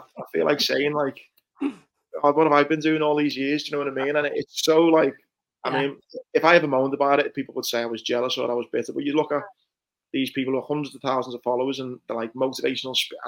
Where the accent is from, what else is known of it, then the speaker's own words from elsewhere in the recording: Bootle, North West England, United Kingdom; I look at my life growing up in Bootle